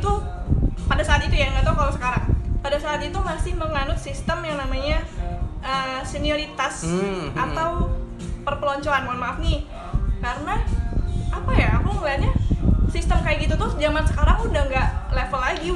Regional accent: Palembang, South Sumatra, Indonesia; Aku nggak mau cuma ada di Palembang doang. Aku pengen pandangan aku tuh lebih besar daripada di Palembang. Emang dari kecil udah pengen ngerantau

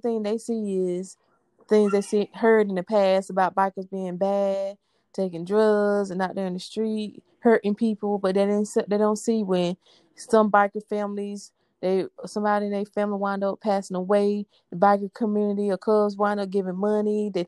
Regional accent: Kinston, North Carolina, United States; I'm originally from Kinston, North Carolina.

